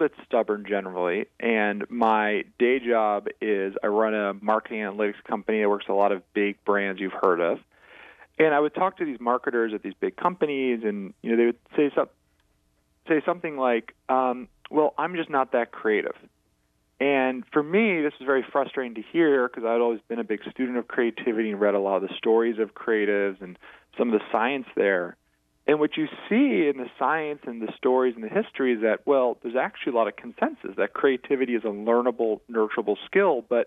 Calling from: Washington, District of Columbia, United States; I'm calling in from wonderful Washington, D.C.

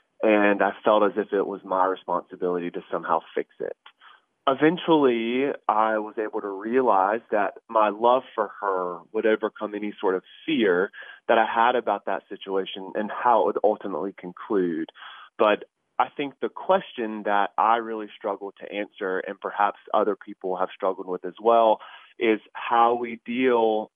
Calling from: Raleigh, North Carolina, United States; I'm calling from Raleigh, and I'm a prosecutor.

